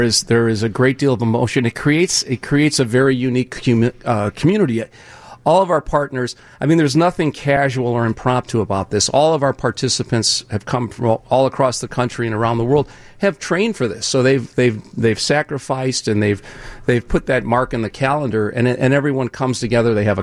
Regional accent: Hammond, Indiana, United States; I grew up in Northwest Indiana, and I ran cross country and track, and I ran in college.

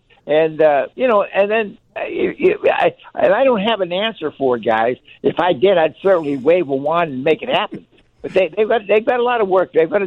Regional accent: Pittsburgh, Pennsylvania, United States; I'm from Pittsburgh.

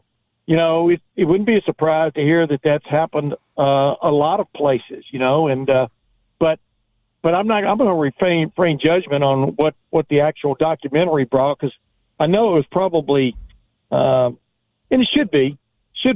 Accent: Alabama, United States; accent: Southern; also born or lived in Texas; I moved up here from Alabama and Texas. I, you know, 11 years Alabama, 11 years Texas. And, you know, people always cast a funny eye at you when you have a Southern accent

